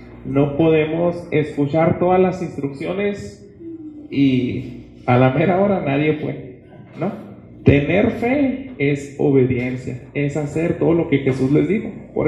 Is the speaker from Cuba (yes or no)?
no; Mexico; Tal vez nosotros como mexicanos se nos hace medio extraño esa situación literal